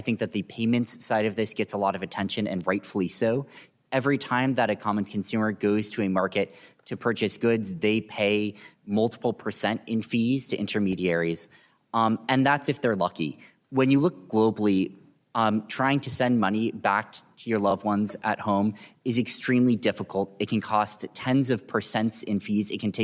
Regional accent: Stanford, California, United States; also born or lived in Massachusetts; I grew up in Stanford, California, went to MIT where I majored in physics

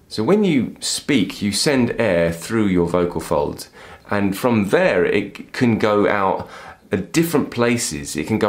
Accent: England, United Kingdom; accent: East London/Essex; My natural accent is from East London, Essex in England. And even though I've lost a lot of that accent now

